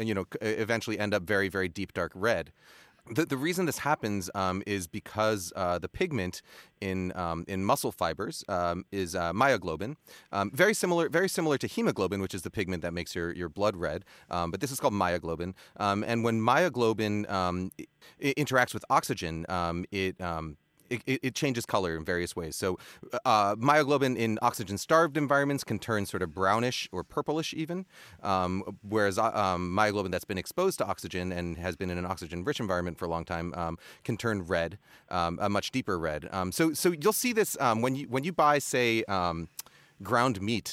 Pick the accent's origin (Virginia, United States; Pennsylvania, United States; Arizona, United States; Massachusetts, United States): Massachusetts, United States; Boston; born there; My birthplace, my old stomping grounds.